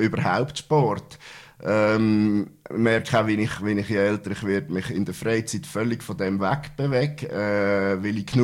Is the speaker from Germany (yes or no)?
no; Mumpf, Aargau, Switzerland; das ist gewisse Wurzeln auch in meinem Heimatort, das ist Mumpf.